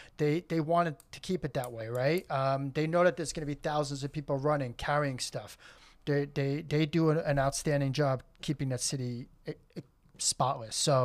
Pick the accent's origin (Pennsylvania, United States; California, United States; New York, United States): New York, United States; like you mentioned, I'm from New York.